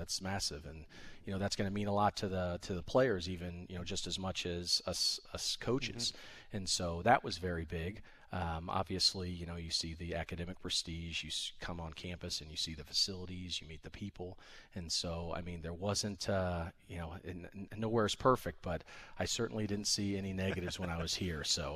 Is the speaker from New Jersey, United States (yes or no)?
no; Kansas City, Missouri, United States; growing up in Kansas City, I was a big soccer guy